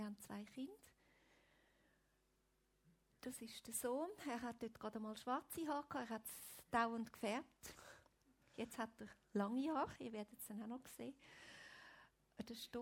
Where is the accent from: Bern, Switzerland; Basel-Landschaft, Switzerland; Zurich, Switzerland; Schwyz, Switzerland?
Basel-Landschaft, Switzerland; Ich bin aufgewachsen im Baselbiet. Dann sind wir nach Pfäffiken, Schweiz, gezügelt. Und ich bin in einem nicht christlichen Umfeld aufgewachsen.